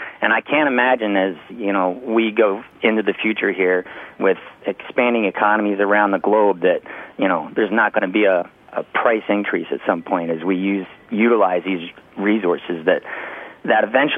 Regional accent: Pennsylvania, United States; My home state of Pennsylvania has this possible large play.

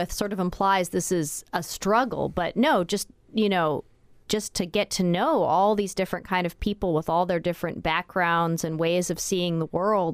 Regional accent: Seattle, Washington, United States; I grew up in Seattle, and we would go backpacking in the mountains, and you can.

